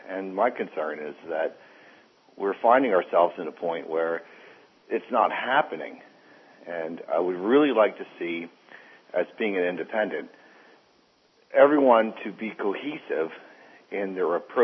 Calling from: Hightstown, New Jersey, United States; Hightstown, New Jersey.

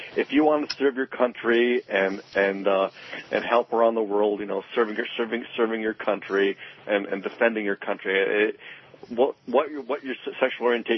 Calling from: Bradenton, Florida, United States; No, I'm calling from Bradenton, Florida.

